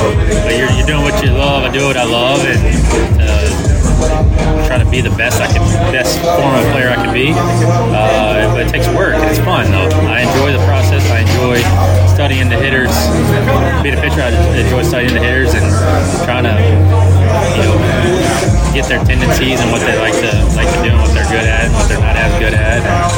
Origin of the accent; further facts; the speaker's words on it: Baton Rouge, Louisiana, United States; Yeah, I'm from Baton Rouge in Louisiana.